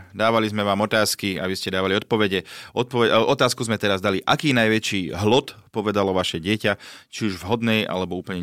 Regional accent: Czechia; Slovak is a second language; Som si Češka

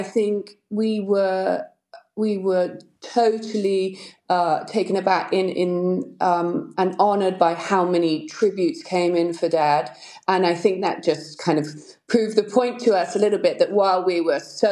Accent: Silverstone, East Midlands, United Kingdom; also born or lived in Ireland; I always remind people we're really gypsies at heart. I was born in Ireland in the old Coombe, I think quickly moved over to the UK, and then, you know, around kind of Silverstone area.

